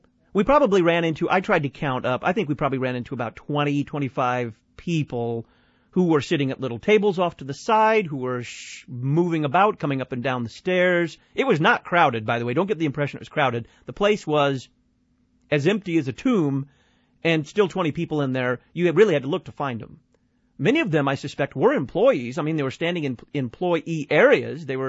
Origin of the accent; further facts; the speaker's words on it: Dallas, Texas, United States; I come from Texas. I come from Dallas, and in Dallas, you say hello to the guy who pumps your gas.